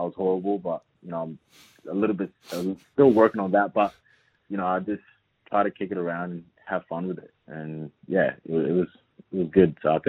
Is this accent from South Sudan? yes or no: yes; South Sudan; now in Australia; and I and my younger sister, we came over here in 2006. So we came from South Sudan straight, you know, here to Australia.